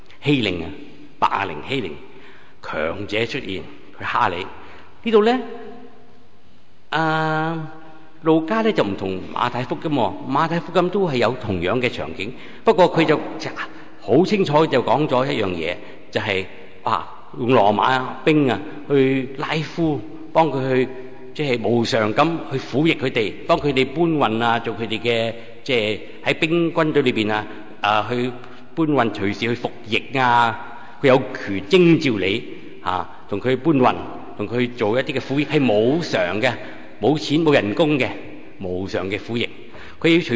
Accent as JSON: {"language": "Cantonese", "country": "Hong Kong"}